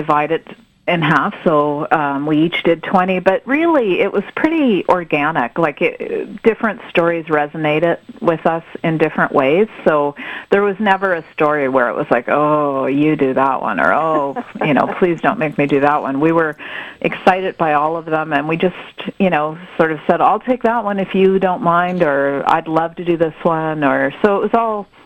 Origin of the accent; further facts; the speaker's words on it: Nova Scotia, Canada; Even though I'm from the Maritimes, I'm from Nova Scotia